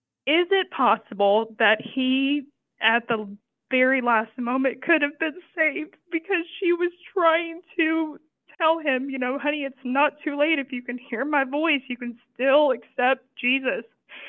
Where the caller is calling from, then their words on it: Houston, Texas, United States; I'm calling from Houston, Texas.